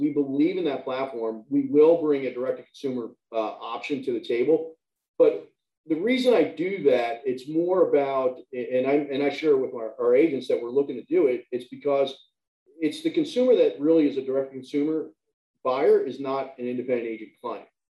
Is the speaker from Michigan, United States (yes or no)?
no; Melbourne, Florida, United States; Well, first of all, I grew up here. I grew up in Melbourne.